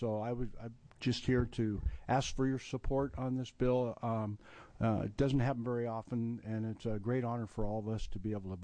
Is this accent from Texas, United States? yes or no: no; Hood River, Oregon, United States; We have many folks from my hometown where I grew up in Hood River today.